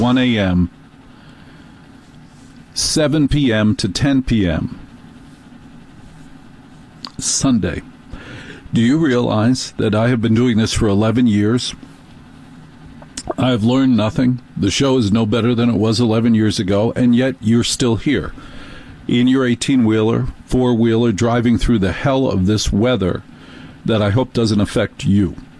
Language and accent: English; New Jersey, United States; Danielle was different than the girls I grew up with in Jersey, because the girls I grew up with in Jersey were named things like Karen and Diane and Carol.